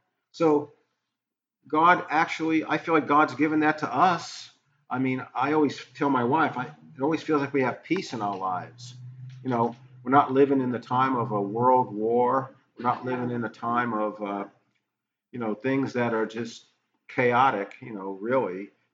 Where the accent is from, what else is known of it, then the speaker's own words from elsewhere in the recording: New York, United States; now in Franklin, United States; I've sort of become a little bit of each because I am from New York and I do miss New York once in a while when I think about it. But I still live in Franklin